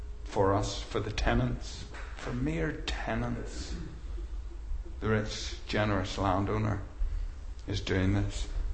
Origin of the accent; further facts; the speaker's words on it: England, United Kingdom; And so much of it, us being English and unaccustomed to these types of teaching, so much of it just goes over our head.